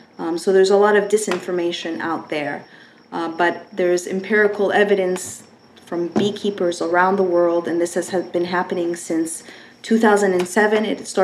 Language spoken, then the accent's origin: English; Canada; And I, as a Canadian, being raised with health insurance and finding out that I wasn't covered